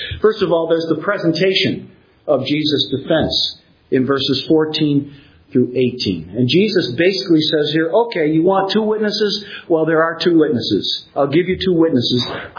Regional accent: New Jersey, United States; I do know what I'm talking about. I'm from New Jersey. And when I'm done here, I'm going to go back to New Jersey.

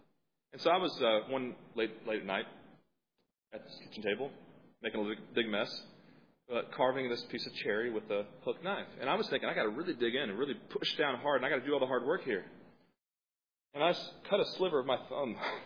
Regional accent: Hendersonville, North Carolina, United States; I'm from North Carolina, as many of you know, mountains of North Carolina. And Hendersonville, where I'm from, is apple country.

